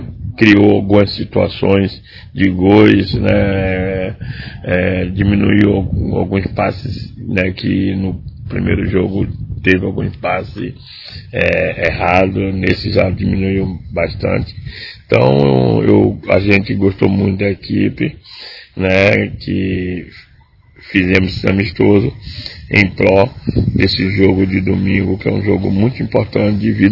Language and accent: Portuguese; Bahia, Brazil; Coisa dos baianos, também sou baiano.